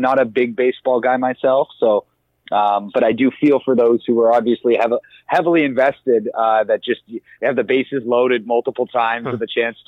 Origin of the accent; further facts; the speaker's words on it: Toronto, Ontario, Canada; It is, yeah, the actual Toronto, not the GTA or the greater area.